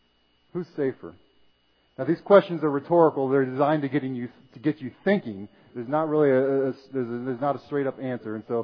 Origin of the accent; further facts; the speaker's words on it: Ohio, United States; we're all living where we were born and raised in Ohio